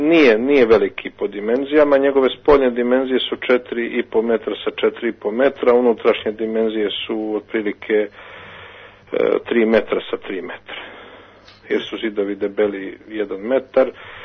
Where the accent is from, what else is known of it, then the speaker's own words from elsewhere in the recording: Luštica, Herceg Novi Municipality, Montenegro; also born or lived in Kotor; To je hram uz koga sam ja odrastao, jer sam rođen na Luštici i odrastao, pardon, rođen u Kotoru, ali odrastao na Luštici. I hram Svete Petke je grobljanska crkva u mom selu